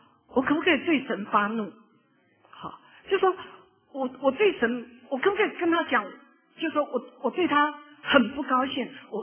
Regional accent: China; 在我们中国人的观念里好像很难想象

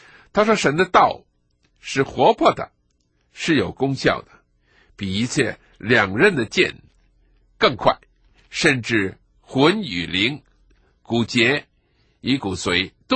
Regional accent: China

